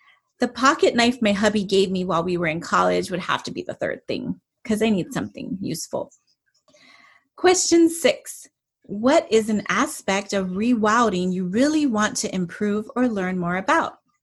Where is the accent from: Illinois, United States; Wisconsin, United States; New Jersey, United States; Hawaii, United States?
Hawaii, United States; now in Western Pennsylvania, United States; I live in Western Pennsylvania in the United States of America. My hometown is in Hawaii, where I was born and raised.